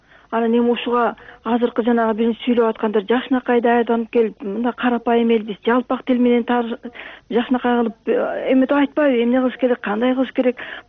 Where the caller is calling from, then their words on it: Bishkek, Kyrgyzstan; пенсионерке Бишкектенмин.